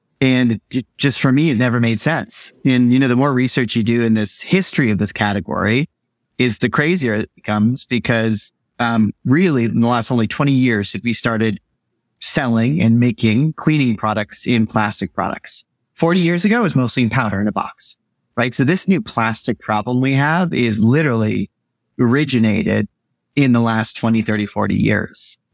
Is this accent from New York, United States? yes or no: no; Boulder, Colorado, United States; I was born in Boulder, Colorado. So grew up with a lifestyle and better for you everything.